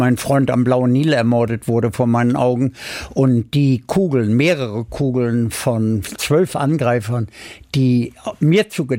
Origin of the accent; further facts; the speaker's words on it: Bielefeld, North Rhine-Westphalia, Germany; born there; Ich wurde 1935 in Bielefeld geboren